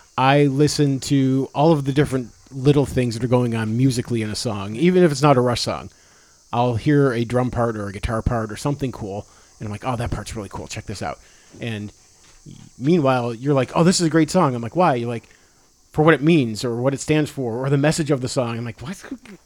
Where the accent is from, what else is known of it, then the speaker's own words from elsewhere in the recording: Arizona, United States; I was born in Arizona. I grew up there. I've been in Tempe.